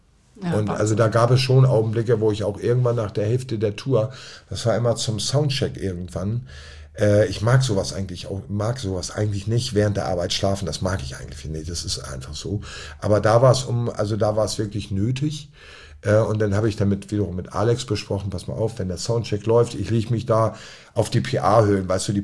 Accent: Hamburg, Germany; ich Ich bin Hamburger.

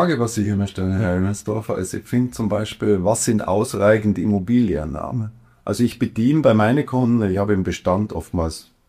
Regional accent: Regensburg, Bavaria, Germany; ich ein gebürtiger Regensburger bin. Mhm. Mittlerweile auch, knapp über 50

